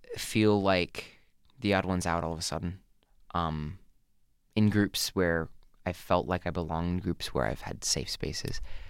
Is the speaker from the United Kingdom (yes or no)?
no; Philippines; Back when I was younger and growing up in the Philippines, I had a very different type of childhood.